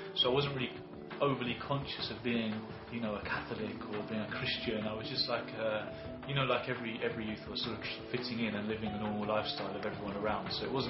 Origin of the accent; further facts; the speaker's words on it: London, United Kingdom; I was born and raised in South London. I've lived here all my life.